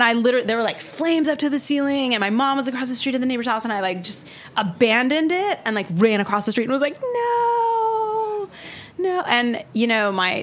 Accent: Portland, Oregon, United States; You know, I grew up in Portland, and music was a huge, huge part of life there.

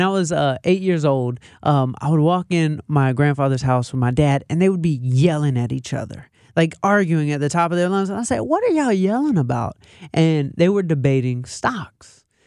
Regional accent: Atlanta, Georgia, United States; Well, I'm from Atlanta, and growing up, like Atlanta is big culturally for hip-hop.

